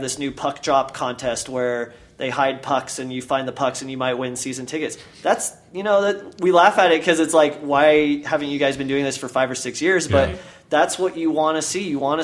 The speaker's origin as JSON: {"language": "English", "town": "Dallas", "region": "Texas", "country": "United States", "lives_now": "Colorado, United States", "said": "this is coming from Dallas, so I'm not from Colorado, and I moved out here in 2000"}